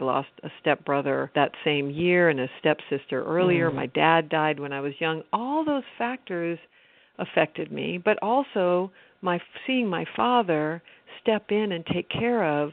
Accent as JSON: {"language": "English", "region": "California", "country": "United States", "tie": "born or raised there", "said": "this young family, when my mother was pregnant with me, to the rural part of California."}